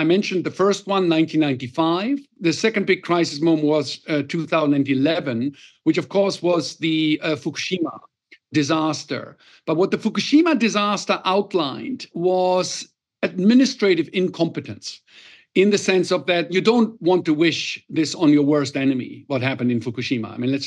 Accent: Germany; now in Japan; as you know, I'm from Germany

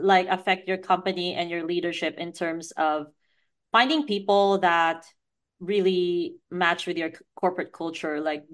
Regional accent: Philippines; especially as a Filipino

